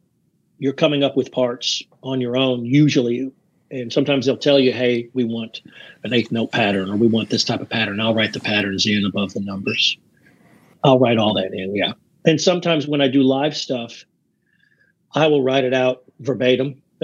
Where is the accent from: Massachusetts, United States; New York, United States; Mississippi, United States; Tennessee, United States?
Tennessee, United States; Chattanooga; now in Nashville, United States; Came back to Chattanooga, where I grew up. I'm in Nashville now. But I grew up in Chattanooga, came back, learned how to read music, got into Belmont.